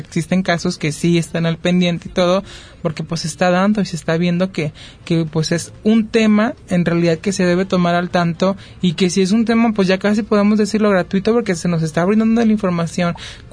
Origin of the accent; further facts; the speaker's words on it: Mexico; Creo yo que ya es más la cultura, costumbre que tenemos como mexicanos.